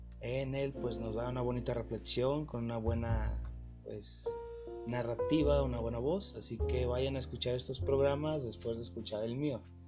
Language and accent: Spanish; Mexico; born there; mi país natal, México.